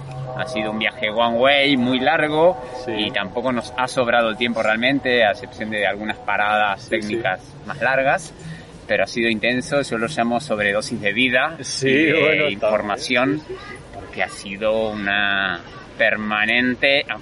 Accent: Argentina; now in Germany; yo cuando me mudé de Argentina a Alemania, que me fui a vivir, dejando a mi familia, mi trabajo, todo a 12.000 kilómetros, lo decidí en 10 días.

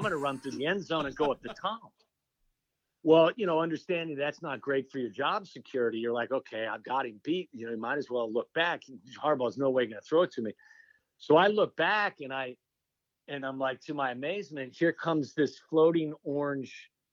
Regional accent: Cincinnati, Ohio, United States; I've been doing this since I was 8 years old, growing up in Cincinnati, Ohio.

